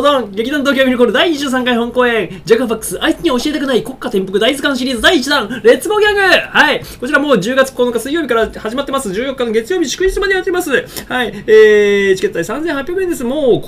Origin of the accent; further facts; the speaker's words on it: Hyogo, Japan; also born or lived in Kyoto; 僕一応京都生まれ兵庫育ちなんで、